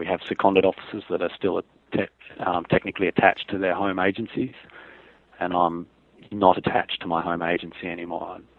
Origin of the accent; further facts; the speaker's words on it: Australia; I've got a strange accent, so I'm not American. I come from a place called Australia, which some of you may have heard of.